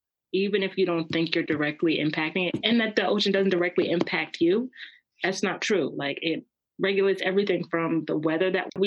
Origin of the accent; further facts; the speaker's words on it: Philadelphia, Pennsylvania, United States; I grew up here in Philadelphia. I liked science, but I didn't know what I was going to do with it.